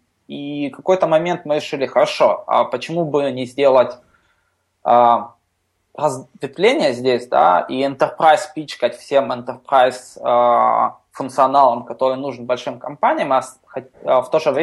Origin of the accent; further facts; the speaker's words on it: Ukraine; То есть, я из Украины